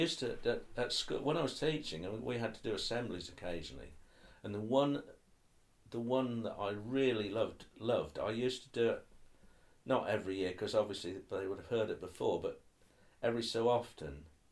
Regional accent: East of England, United Kingdom; accent: Norfolk; I know that I probably my Norfolk accent is stronger now than it was when I was teaching.

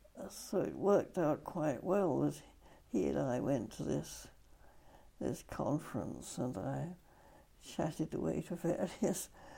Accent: Trimley St Mary, East of England, United Kingdom; born there; Well, I was born in late August in Suffolk, where my grandfather, not this one, but my mother's father, was the rector of a little parish outside Ipswich called Trimley St. Mary. And I was born there in the late summer after they came back from Sweden.

